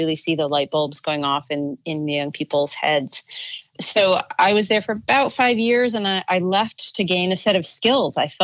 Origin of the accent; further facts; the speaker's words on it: Oklahoma, United States; also born or lived in Minneapolis, United States / Boston, United States; I grew up in many different places. I was born in Minneapolis, and then I moved to a suburb of Boston for about the first 7 years of my life. And then I moved back to the middle of the country. I moved to Oklahoma